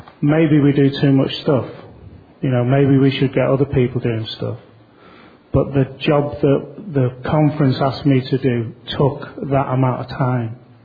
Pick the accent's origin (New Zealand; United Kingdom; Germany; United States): United Kingdom; England; I didn't want to get elected to this board because of the fact that I'm English, or I come from Europe, or I'm gay